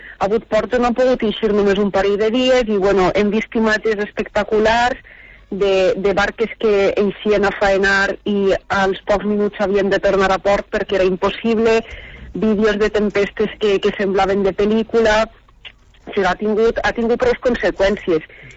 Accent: Valencian Community, Spain; és una de les coses que ens ha definit com a valencians durant molt de temps

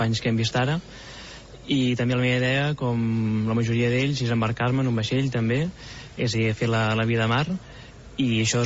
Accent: Terrassa, Catalonia, Spain; De fet, jo sóc de Terrassa, sóc de terra endins, i per tant el mar l'havia vist poc.

